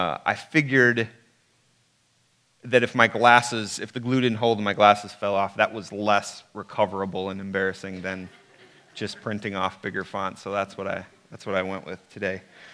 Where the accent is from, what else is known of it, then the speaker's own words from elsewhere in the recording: Wisconsin, United States; moved away as an adult; my wife and I, we moved here 6 months ago from Wisconsin, born and raised in Wisconsin, huge Packer fan. I love cheese more than cereal.